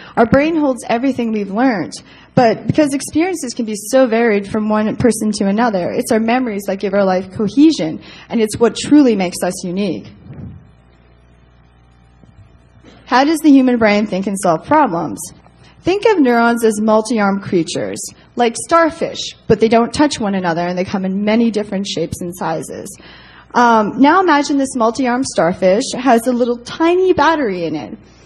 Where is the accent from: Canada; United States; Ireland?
Canada; I'm Canadian. I have to apologize for being Canadian.